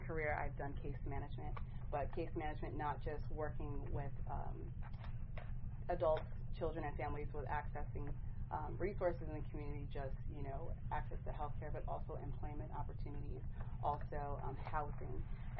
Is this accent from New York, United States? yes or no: yes; New York, United States; I was born and raised in Long Island.